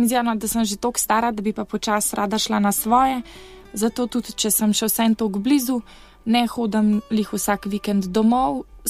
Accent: Logatec, Inner Carniola–Karst, Slovenia; also born or lived in France; sicer sem iz Logatca, ampak sem imela tak urnik na faksu, da drugače ni šlo

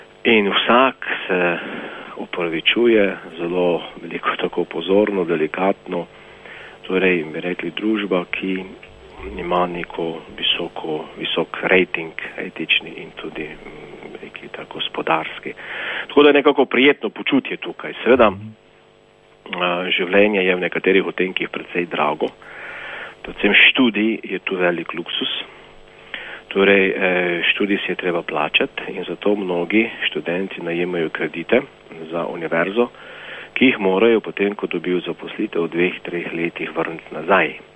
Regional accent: Prekmurje, Slovenia; ker sem seveda tudi iz Prekmurja in tam je največ Prekmurcev.

